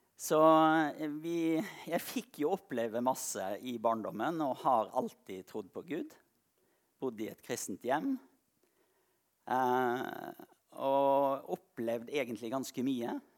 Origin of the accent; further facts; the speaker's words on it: eastern Congo, DR Congo; now in Norway; Som jeg nevnte, så jeg ikke kommet fra Kongo i dag, men jeg vokste opp i Kongo. Foreldrene mine var misjonærer i Kongo, i Øst-Kongo.